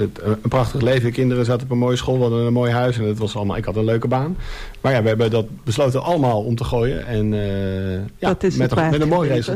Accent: Almere, Flevoland, Netherlands; Ik ben opgegroeid in Almere, heb daar altijd gewoond. Ik ben ook altijd in de stad wel verhuisd, maar altijd binnen de stad blijven wonen.

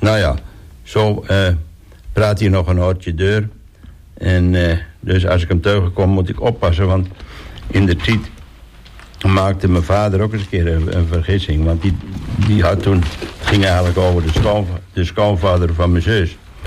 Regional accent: Wieringerwerf, North Holland, Netherlands; 29 jaar. Ik ben opgegroeid in de Wieringenwerf.

